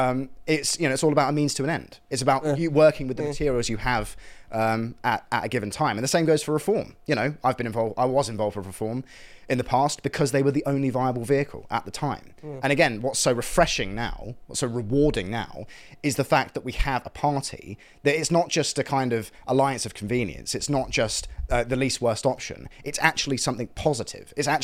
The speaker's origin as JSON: {"language": "English", "region": "England", "country": "United Kingdom", "said": "I'm a Christian. I'm an Englishman. I won the lottery of life by being born in this country."}